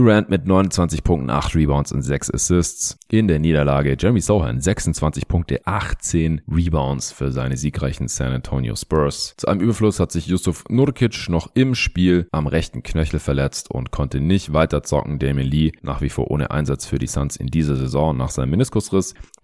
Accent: Stuttgart, Baden-Württemberg, Germany; wenn ich dann in Stuttgart bin, in meiner alten Heimat

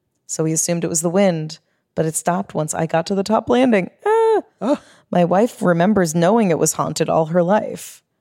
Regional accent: Washington, United States; now in Tucson, United States; My wife and I live in Tucson, but go back home to Washington State during the summer.

